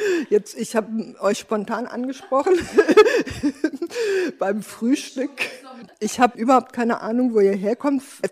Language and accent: German; West Germany, Germany; Also ich komme aus dem Westen, ihr kommt so aus dem Osten von Deutschland.